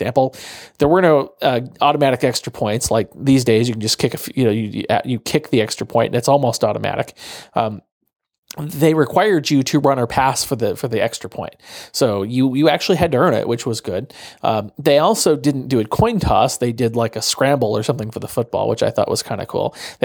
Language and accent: English; California, United States; I know about only because, again, I'm from the Bay Area, and they do have an Arena Football League down there, the San Jose SaberCats.